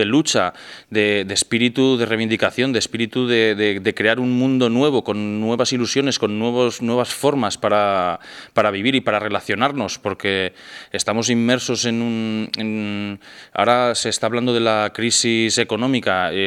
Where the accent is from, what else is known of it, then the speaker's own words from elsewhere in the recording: Teruel, Aragon, Spain; vengo desde España, concretamente de Aragón, Teruel, la parte más despoblada de toda la península ibérica. Y vengo de familia campesina.